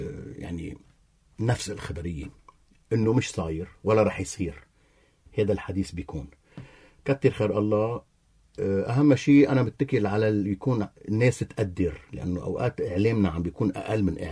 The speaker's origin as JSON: {"language": "Arabic", "town": "Zahle", "region": "Beqaa", "country": "Lebanon", "said": "كيف انت كان اولى الزحلاوي الموجود براسنا كزحلاوي وفي ضغطه"}